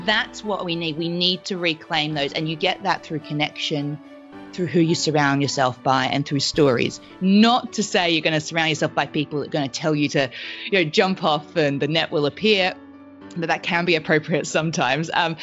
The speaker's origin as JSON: {"language": "English", "country": "Australia", "tie": "born or raised there", "first_language": "French", "second_language": "English", "said": "I grew up in Australia. My mother was Mauritian, French Mauritian. Met my dad in South Africa. My dad was British. They had me in Australia and I grew up speaking French."}